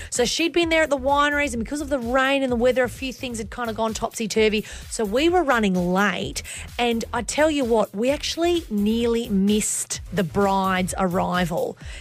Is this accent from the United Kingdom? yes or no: no; Dubbo, New South Wales, Australia; I didn't want to say I'm from Dubbo because I didn't want to give him more ammunition than he already had.